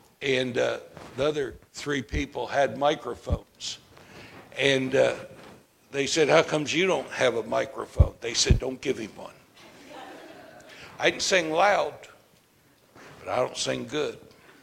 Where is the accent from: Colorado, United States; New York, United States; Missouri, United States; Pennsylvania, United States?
Pennsylvania, United States; My hometown, the main city, is down on the Delaware River. And the Lehigh River comes in and intersects, and the Bushkill Creek comes in and intersects the Delaware River, and the city's kind of built in the middle, and the whole area was known as the Forks of the Delaware.